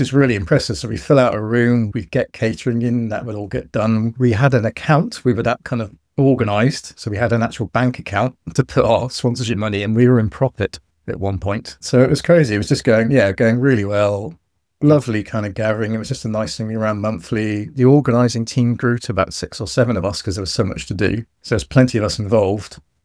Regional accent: South West England, United Kingdom; also born or lived in Cheltenham; I'm from Devon originally, which the English people will pick up from the accent potentially. I try to hide that away, but every now and again, a little bit of farmer will come out

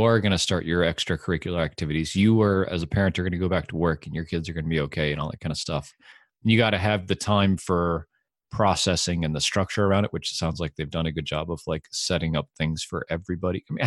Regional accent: United States; I have to say, like, as an American, you are raised with this shit on the news all the time.

